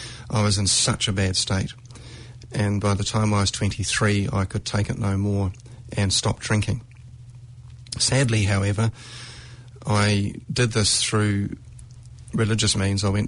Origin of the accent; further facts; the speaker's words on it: Blenheim, Marlborough, New Zealand; born there; I was born in Blenheim, a small South Island town in New Zealand, and was born to quite religious parents